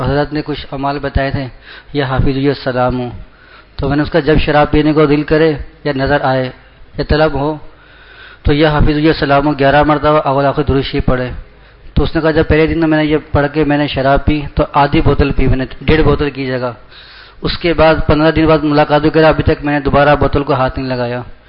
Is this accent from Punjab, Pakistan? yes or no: no; Karachi, Sindh, Pakistan; السلام علیکم. میرا تعلق کراچی سے ہے